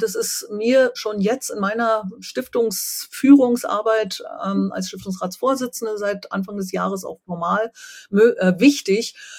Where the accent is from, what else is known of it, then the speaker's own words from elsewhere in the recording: Brandenburg, Germany; bin aufgewachsen in der Endmoränenlandschaft Nordostbrandenburgs.